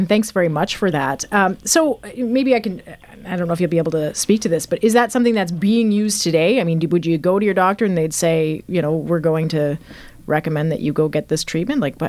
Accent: Guelph, Ontario, Canada; It's something that, you know, I'm from Guelph, so I'm not from Bruce County

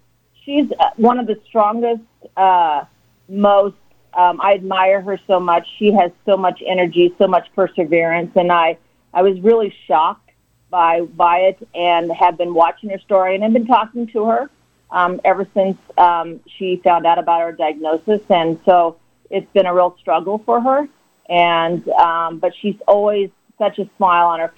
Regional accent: Kansas, United States; I'm a Kansan girl all the way. So I was born and raised in Kansas.

